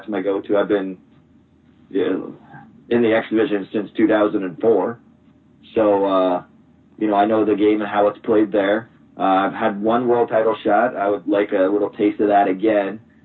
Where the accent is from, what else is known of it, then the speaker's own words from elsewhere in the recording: Canada; how much I love wrestling in Canada in front of my home country